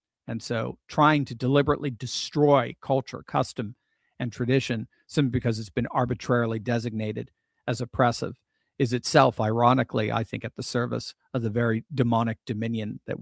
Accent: Connecticut, United States; I grew up in Connecticut and spent a lot of time in Jersey.

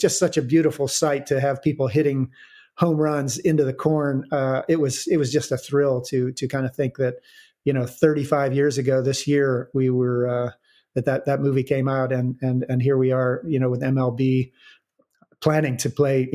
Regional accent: Ohio, United States; I'm from Ohio. You've got to be humble

